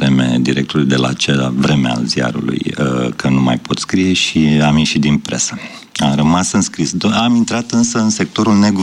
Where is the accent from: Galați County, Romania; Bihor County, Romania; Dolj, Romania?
Galați County, Romania; Galați; now in Bucharest, Romania; Am terminat facultatea de litere în Galați, sunt gălățean de la Dunăre și am venit în București să iau lumea în piept aici.